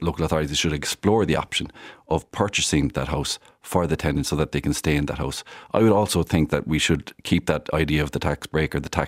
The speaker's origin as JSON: {"language": "English", "town": "Clonakilty", "region": "Munster", "country": "Ireland", "tie": "born or raised there", "said": "in my own constituency, in my hometown of Clonakilty."}